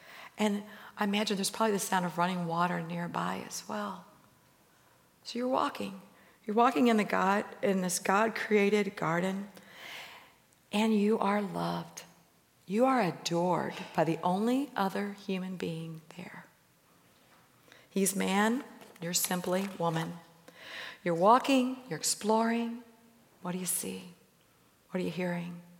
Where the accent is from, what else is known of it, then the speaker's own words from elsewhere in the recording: Missouri, United States; now in Indiana, United States; I grew up in Missouri. We went from winter to summer. I didn't know what spring and fall were until I moved to Indiana.